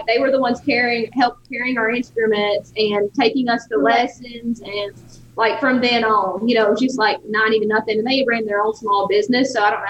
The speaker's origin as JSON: {"language": "English", "town": "Wade", "region": "Mississippi", "country": "United States", "tie": "born or raised there", "said": "Yeah, we grew up around Wade, Mississippi area."}